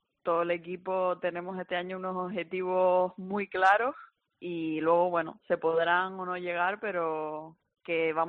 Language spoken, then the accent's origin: Spanish; Canary Islands, Spain; estaba en Gran Canaria, ¿no?, de donde yo soy